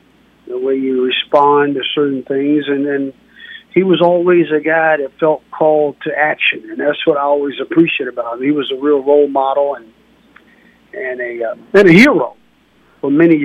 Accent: Maryland, United States; I'm from Southern Maryland

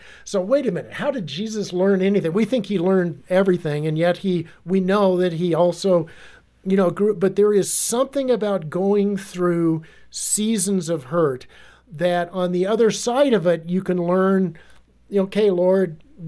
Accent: Arizona, United States; I'm from Arizona, so.

